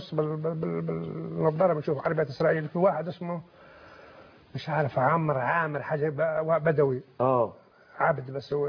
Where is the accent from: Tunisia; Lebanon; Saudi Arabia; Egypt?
Egypt; Sinai